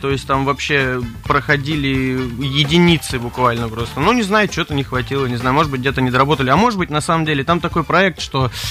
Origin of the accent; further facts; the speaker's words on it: Siberia, Russia; ответ был простой, что мы из Сибири, а в Сибири все любят лето и очень его не хватает, поэтому вот так.